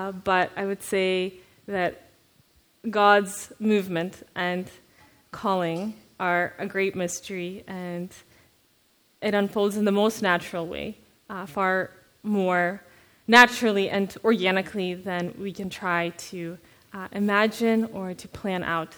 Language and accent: English; Kazakhstan; So I was born and raised in Kazakhstan. I am actually ethnically Kazakh.